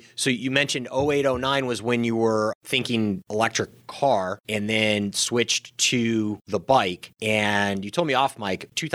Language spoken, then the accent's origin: English; Midwest, United States; They look like, I'm from the Midwest, so I've been to the Harley-Davidson Museum